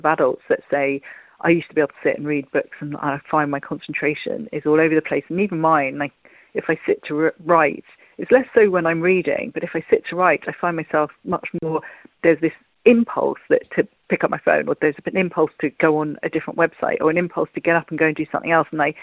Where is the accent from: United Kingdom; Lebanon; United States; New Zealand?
United Kingdom; London; I was mixed race. I'm Irish and Thai in South London